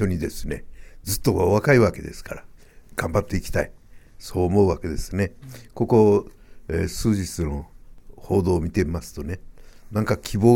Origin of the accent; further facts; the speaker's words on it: Shikoku, Japan; born there; 私は四国生まれですからわからないんですね